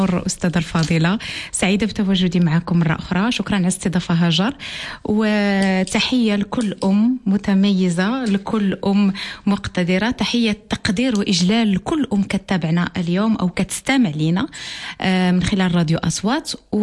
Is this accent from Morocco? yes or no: yes; Morocco; احنا كمجتمعات عربية ومسلمة، وتحديدا احنا كمغاربة